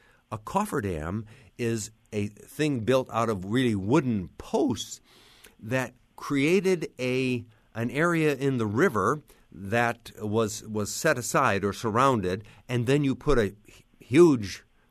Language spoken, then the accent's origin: English; Macomb, Illinois, United States; who incidentally was raised in my hometown of Macomb